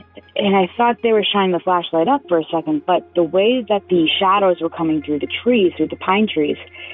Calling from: Marlborough, Massachusetts, United States; I'm calling from Marlborough, Massachusetts.

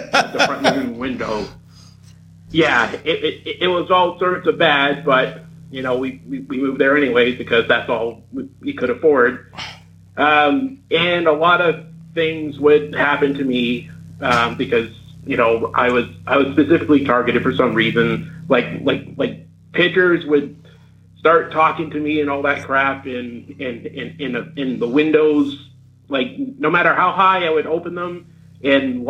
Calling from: Hamilton, Ontario, Canada; from Hamilton, Ontario.

